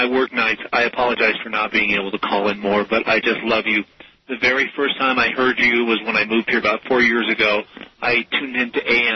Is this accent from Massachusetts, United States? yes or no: no; Berkeley, California, United States; Anyway, I grew up in Berkeley.